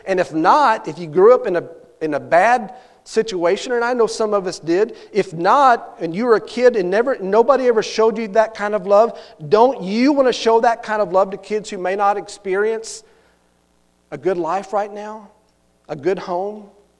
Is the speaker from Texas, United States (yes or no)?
yes; Glen Rose, Texas, United States; And I think about the church that I grew up in, First Baptist Church of Glen Rose, Tex